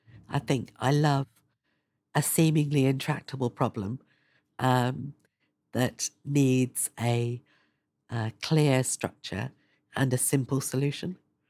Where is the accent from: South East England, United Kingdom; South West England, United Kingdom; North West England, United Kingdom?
South West England, United Kingdom; moved away as an adult; now in London, United Kingdom; I grew up in Devon and I always knew that I wouldn't stay. It's beautiful and I love it, but I was always looking for something more. So I came to London for university